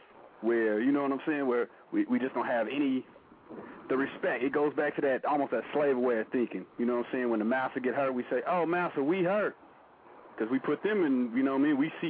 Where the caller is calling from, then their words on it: California, United States; Well, I'm calling from California.